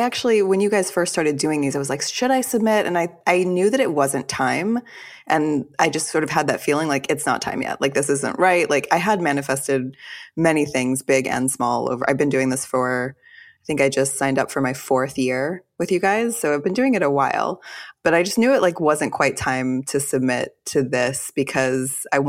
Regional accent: Fort Worth, Texas, United States; The relevant parts are I was raised in Fort Worth, Texas, in a conservative Jewish family, and I was also raised by a single mother.

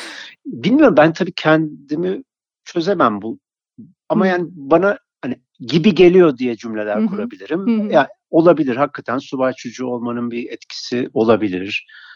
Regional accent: Ankara, Turkey; Seçtiğim yer, yaşamayı seçtiğim yer Ankara. Yani aile köküm İstanbullu ama ben Ankaralıyım.

